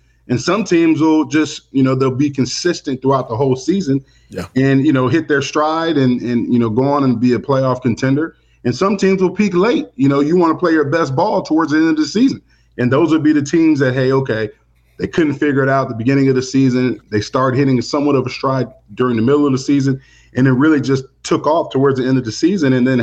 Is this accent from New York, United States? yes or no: no; Florida, United States; I'm from Florida, so we both.